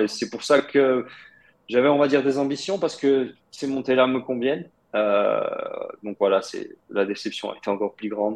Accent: France; j'ai grandi en France, j'ai jamais vécu en Russie. Oui, mais on va dire mes racines sont russes, mes parents sont russes, mais pour moi, la maison, c'est en France.

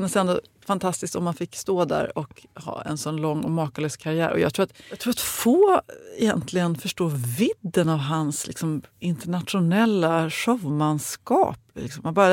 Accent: Sweden; Som feg svensk så vågar jag liksom inte gå fram och säga excuse me.

